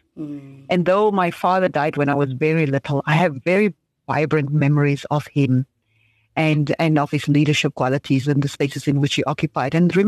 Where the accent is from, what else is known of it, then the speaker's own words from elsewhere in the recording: Windhoek, Khomas, Namibia; the original Katatura girl, just from here, from Windhoek. So born and bred really in Windhoek. I grew up in Katatura, the dusty streets of Katatura, specific area, federal location.